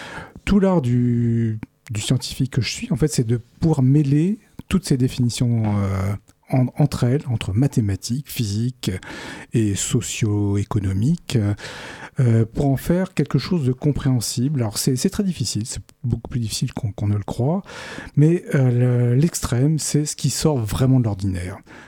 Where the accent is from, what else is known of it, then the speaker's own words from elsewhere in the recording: Palaiseau, Île-de-France, France; De Palaiseau.